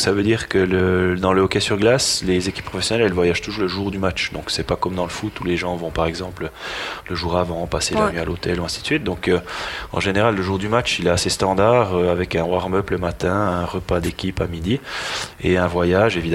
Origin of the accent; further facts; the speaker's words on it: Jura, Switzerland; je viens du Jura, hein, donc le club où j'ai appris à jouer au hockey, c'était le HC Ajoie.